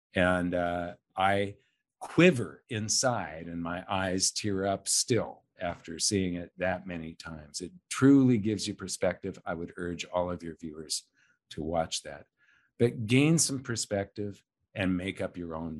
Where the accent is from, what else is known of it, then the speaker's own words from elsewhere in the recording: Los Angeles, California, United States; I come from Los Angeles, and there back in the 70s and 80s and so on